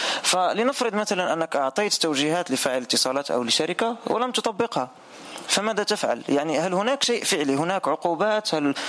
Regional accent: Morocco; وأنا من المغرب.

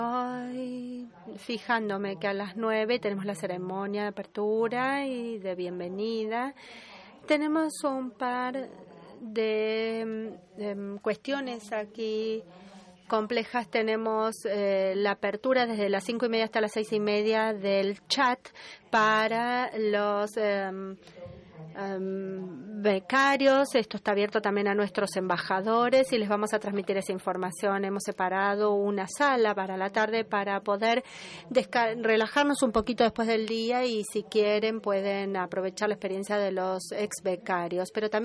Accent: Paraguay; soy de Paraguay.

